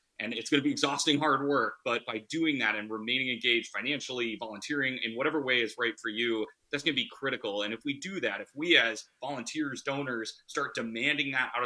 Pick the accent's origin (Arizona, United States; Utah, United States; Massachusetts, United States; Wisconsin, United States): Wisconsin, United States; Eau Claire; I mean, I'm from Wisconsin, grew up in Eau Claire, but my political path took me to Iowa